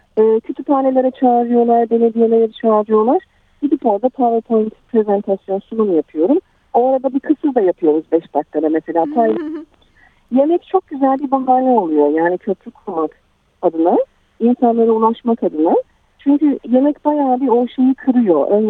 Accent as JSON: {"language": "Turkish", "region": "Black Sea Region", "country": "Turkey", "lives_now": "Australia", "said": "Bir mercimek çorbası bile bizde Karadeniz'de farklı yapılıyor."}